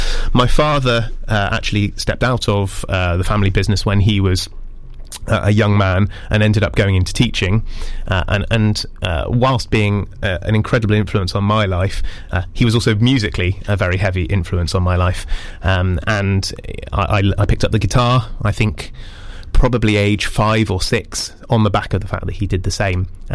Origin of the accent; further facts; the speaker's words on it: St Austell, South West England, United Kingdom; So I'm a Cornish boy originally, grew up in a town called St Austell, which is near the Eden Project, and spent most of my years there.